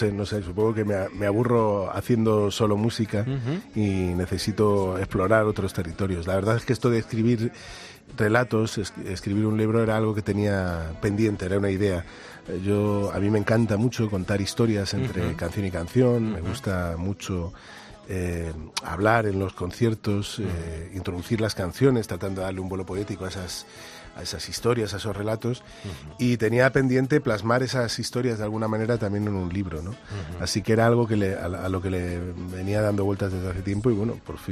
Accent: Madrid, Community of Madrid, Spain; yo me crié en Vallecas, uh-huh. mis padres se conocieron allí

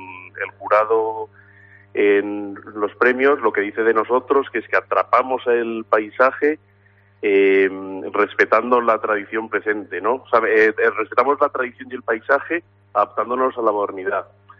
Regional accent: Madrid, Community of Madrid, Spain; nosotros que somos de Madrid y habitualmente trabajamos en municipios de mucha más población

